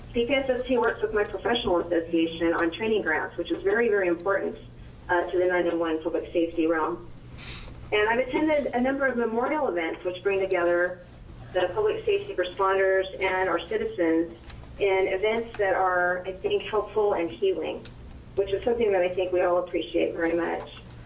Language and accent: English; Salem, Oregon, United States; I'm a native Oregonian, and I was born and raised in Salem.